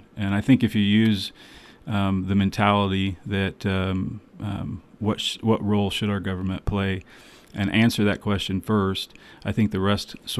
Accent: Fort Madison, Iowa, United States; I grew up in Fort Madison, Iowa. I went to school at Iowa State, graduated with a construction engineering degree, moved all over the country for about 10 years, moved back to Ainsworth, which is where I live with my wife and two boys.

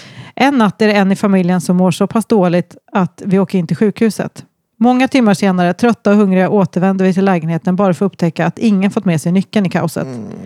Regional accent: Örnsköldsvik, Västernorrland County, Sweden; Jag kommer från Örnsköldsvik

